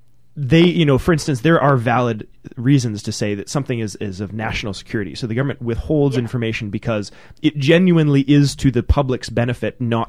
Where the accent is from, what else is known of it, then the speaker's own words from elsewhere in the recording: Canada; as a Canadian, feels instinctively like it shouldn't be legal